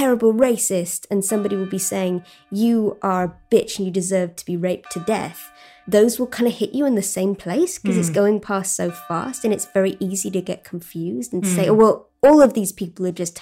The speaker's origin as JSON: {"language": "English", "region": "South East England", "country": "United Kingdom", "tie": "born or raised there", "moved": "as an adult", "said": "I grew up in Sussex and I went to university in Oxford."}